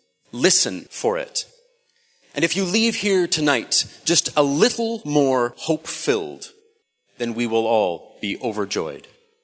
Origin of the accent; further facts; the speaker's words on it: Western Canada, Canada; I can't skate. I'm from Western Canada. I curled a lot.